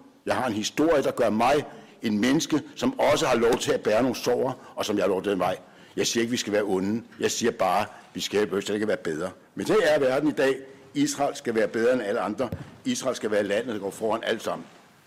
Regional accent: Copenhagen, Capital Region of Denmark, Denmark; Siden jeg voksede op ind på Nørrebro og var efter i Vandløse

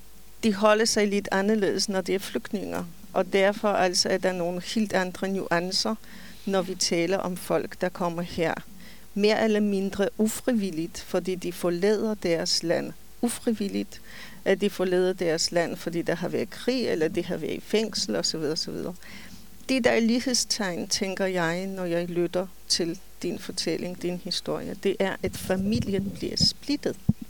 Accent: Poland; Danish is a second language; moved away as an adult; now in Denmark; Polen, som var mit hjemland. Jeg kom alene, og det betød, at jeg skulle sige farvel til min familie.

